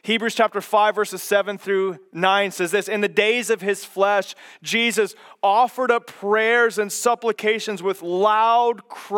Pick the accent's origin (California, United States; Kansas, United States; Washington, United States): Kansas, United States; having to drive home to my hometown on Highway 56 in the middle of Kansas, where there's nothing, by the way.